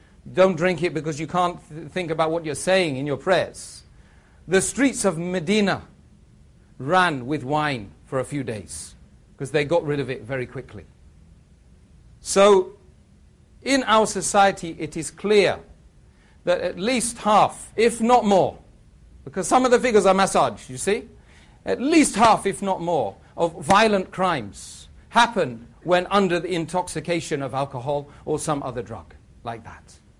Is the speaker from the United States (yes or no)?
no; United Kingdom; And this is the culture we've let invade us as British people.